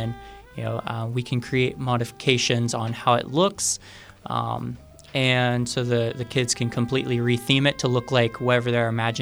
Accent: Pittsburgh, Pennsylvania, United States; Yeah. I grew up in Pittsburgh. I'm from East Pittsburgh.

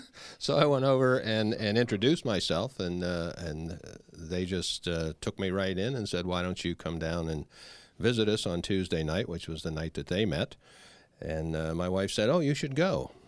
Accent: Wampum, Pennsylvania, United States; I'm from Wampum, Pennsylvania.

